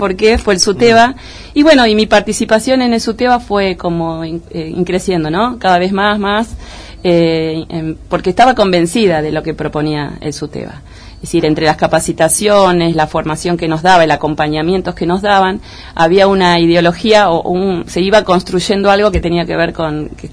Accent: Buenos Aires, Argentina; now in Bolívar, Argentina; En el año 2003 yo vengo a vivir a Bolívar, soy de Capital Federal y Gran Buenos Aires

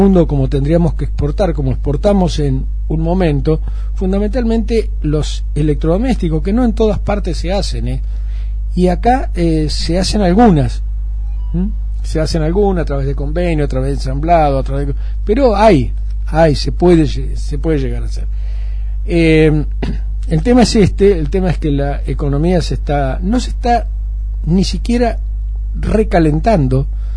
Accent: Argentina; Me preocupa como país, me preocupa como argentino.

